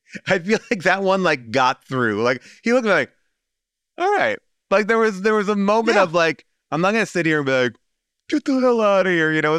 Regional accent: New York, United States; I'm a Yankee fan. I grew up in New York.

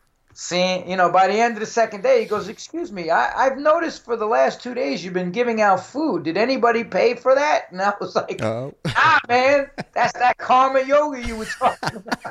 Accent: New York, United States; I'm from New York. I need to get back to New York.

